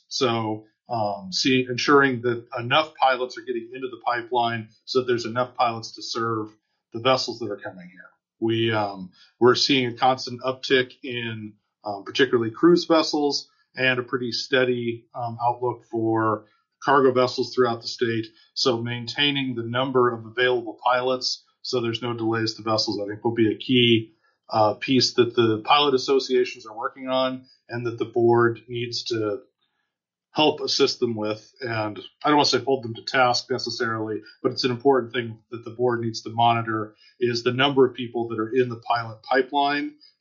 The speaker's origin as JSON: {"language": "English", "town": "Anchorage", "region": "Alaska", "country": "United States", "tie": "born or raised there", "said": "I was born here in Alaska and raised in the Anchorage area."}